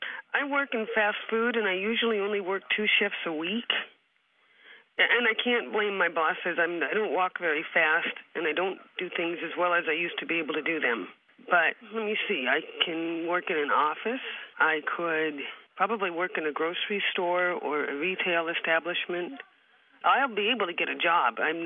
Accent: Kent, Washington, United States; I'm from Kent, Washington.

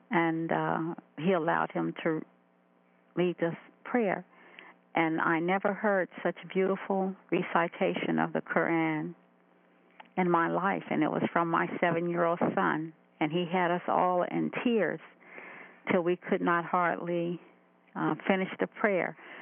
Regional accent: Columbus, Ohio, United States; I'm from Columbus, Ohio.

